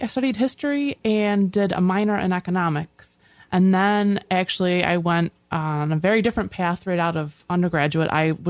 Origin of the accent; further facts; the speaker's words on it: Rush, New York, United States; I'm actually from Rush.